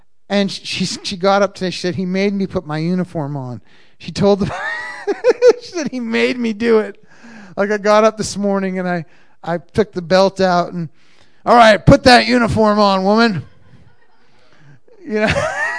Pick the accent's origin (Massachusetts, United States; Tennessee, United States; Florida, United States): Massachusetts, United States; Cape Cod; also born or lived in Boston; I'm from Boston. I grew up on Cape Cod, the most beautiful beaches.